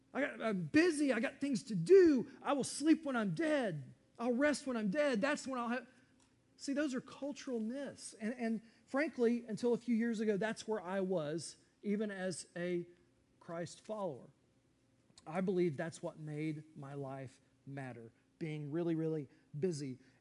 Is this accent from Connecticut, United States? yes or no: no; Texas, United States; Yes, I'm a Texan.